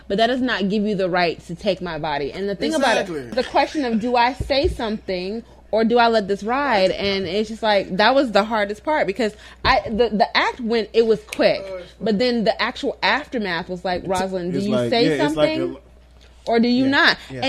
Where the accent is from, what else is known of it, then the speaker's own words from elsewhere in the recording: Alabama, United States; I'm from Alabama.